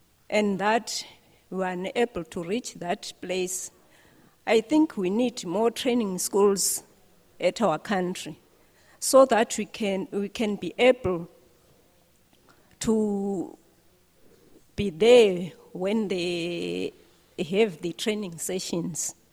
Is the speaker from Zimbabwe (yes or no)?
yes; Zimbabwe; Hello, everyone. I'm from Zimbabwe.